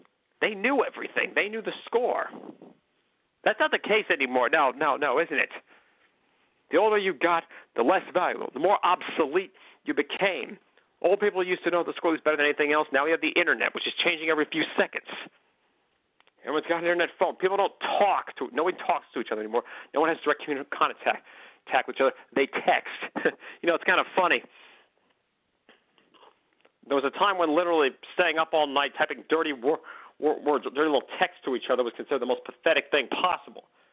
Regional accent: McKinleyville, California, United States; But most of my life I spent in McKinleyville, California. That's my hometown.

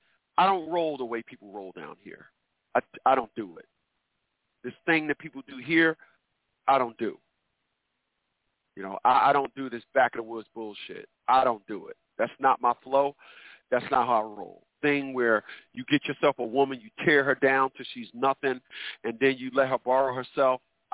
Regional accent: New Jersey, United States; now in Virginia, United States; And I'm from up north. I'm from New Jersey.

